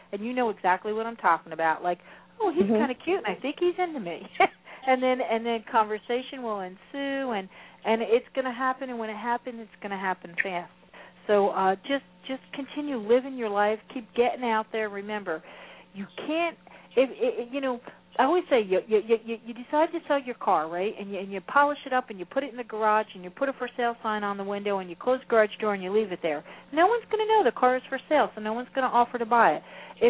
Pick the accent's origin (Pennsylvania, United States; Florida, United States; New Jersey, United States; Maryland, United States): Florida, United States; I'm from Florida and we like to go to the beach, so dude.